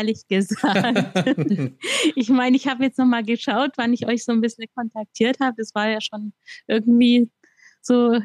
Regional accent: Hilzingen, Baden-Württemberg, Germany; Ich komme aus Baden-Württemberg, aus Hilzingen. Das ist so ein kleiner Ort im Landkreis Konstanz.

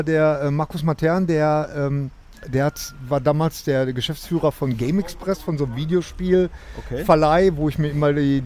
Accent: Bochum, North Rhine-Westphalia, Germany; ich bin ein richtiger, waschechter Bochumer.

